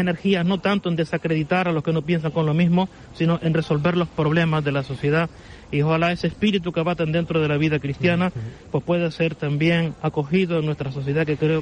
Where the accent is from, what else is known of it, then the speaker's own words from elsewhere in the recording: Valsequillo, Canary Islands, Spain; Yo soy de Valsequillo.